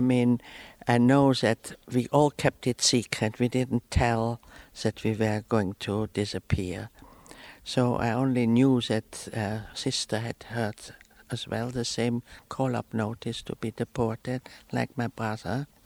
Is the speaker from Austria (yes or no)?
yes; Vienna, Austria; And so when she heard I came from Vienna, she said, oh, you must come up to my father.